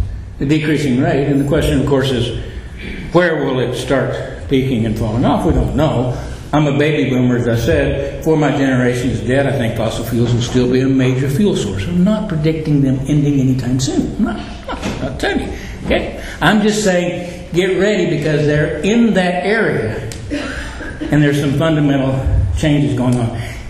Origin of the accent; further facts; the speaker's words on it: Texas, United States; I grew up in the Panhandle of Texas, if anybody knows, and have driven along I-40.